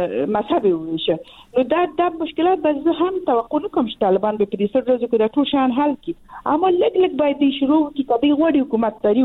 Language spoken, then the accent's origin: Pashto; Balkh, Afghanistan; زما په ولایت کښې چې زه د بلخ ولایت نه یم